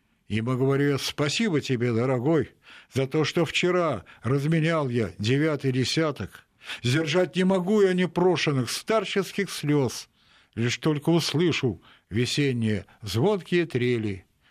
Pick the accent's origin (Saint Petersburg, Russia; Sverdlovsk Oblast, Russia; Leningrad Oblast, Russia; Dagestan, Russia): Saint Petersburg, Russia; Leningrad; born there; мои родители родом из Могилева, я сам родился в Ленинграде